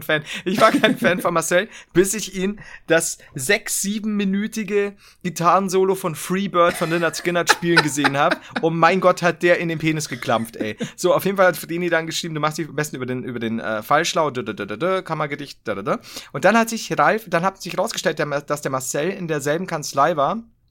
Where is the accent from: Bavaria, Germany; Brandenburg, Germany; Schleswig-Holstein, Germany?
Bavaria, Germany; ich kann sie nicht aussprechen, gerade als Bayer nicht.